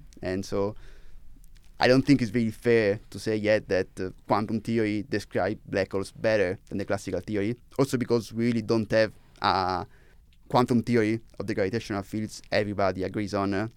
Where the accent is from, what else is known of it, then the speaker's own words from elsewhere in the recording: Italy; In Italy. I'm from Italy.